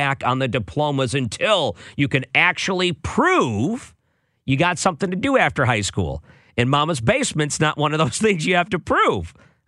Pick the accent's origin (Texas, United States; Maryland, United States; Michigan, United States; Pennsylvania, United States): Michigan, United States; Well, I grew up in Michigan, so it could be a different thing.